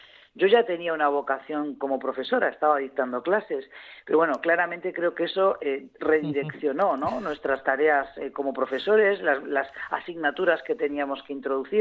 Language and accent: Spanish; Mondragón, Basque Country, Spain; Yo residiendo allí, pues celebraba pues Santo Tomás, como se celebra en mi pueblo natal, en Arrasate, Mondragón.